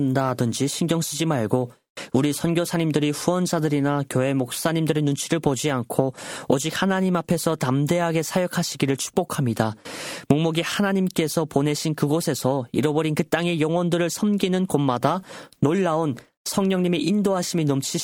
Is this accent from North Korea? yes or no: yes; North Korea; 아파도 병원에 갈 수 없는 나의 고향 땅